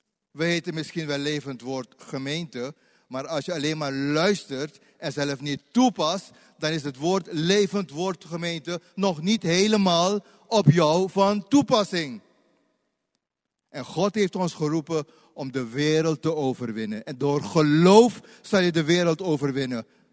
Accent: Suriname; Ik kom uit Suriname, dus ik heb een heleboel dingen meegemaakt die ook met duisternis te maken hebben.

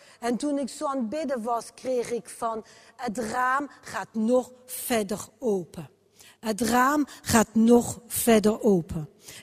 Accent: France; Dat is niet mijn oorspronkelijk land. Ik ben hier niet geboren. Mijn wieg, zoals de tegenwoordig zeggen, was niet hier. Ik kom zelf uit Frankrijk.

